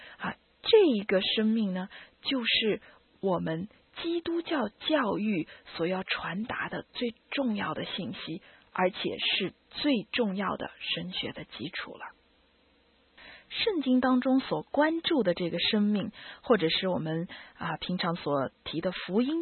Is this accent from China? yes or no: yes; China; 我们中国人呢最不喜欢谈了。我们中国人忌讳谈死亡这个话题。